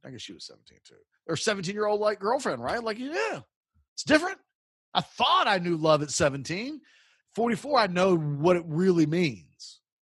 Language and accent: English; United States; you know, I'm American.